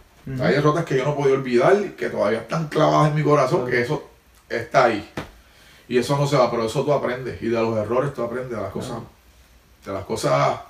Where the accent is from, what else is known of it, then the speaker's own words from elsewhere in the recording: Puerto Rico; Mi armadora es de Estados Unidos y yo soy de Puerto Rico.